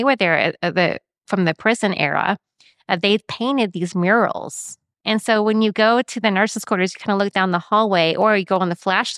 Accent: Dallas, Texas, United States; And I'm from Dallas area.

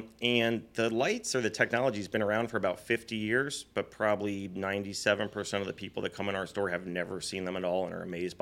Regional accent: Washington, District of Columbia, United States; now in Milton, United States; We live in Milton. I'm originally from D.C.

